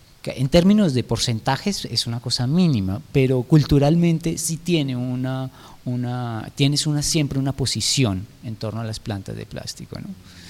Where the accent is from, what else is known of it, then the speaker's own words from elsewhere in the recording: Colombia; yo soy un colombiano que está investigando el terreno europeo